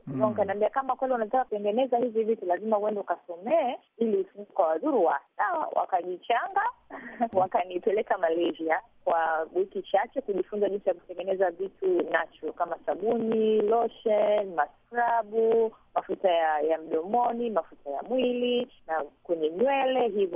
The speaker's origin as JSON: {"language": "Swahili", "country": "Tanzania", "moved": "yes", "said": "mimi nilikuwa sijui wakati natoka huku Afrika, Tanzania."}